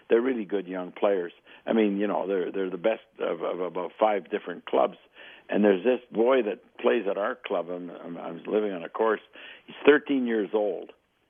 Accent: Montreal, Quebec, Canada; I grew up in Montreal, and I mean, we played all sports in those days

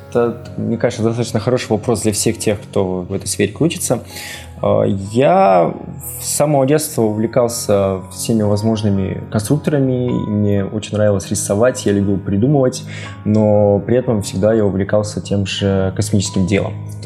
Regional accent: Kazakhstan; moved away as an adult; now in Czechia; я проучился в Казахстане сначала в университете, то есть я сам из Казахстана, проучился там полтора года, как только я окончил школу, после этого переехал в Чехию

